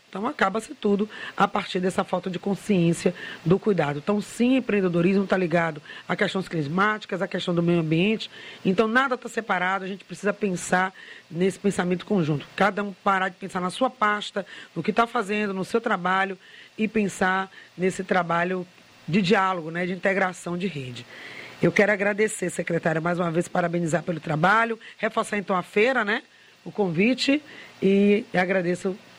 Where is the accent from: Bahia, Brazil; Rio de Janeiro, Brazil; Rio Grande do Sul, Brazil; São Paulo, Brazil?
Bahia, Brazil; Salbara; estive recentemente agora numa cidade de origem dos meus pais, lá onde passei parte da minha infância, em Salbara, aqui perto de Santo Amaro, né, nesse recôncavo baiano.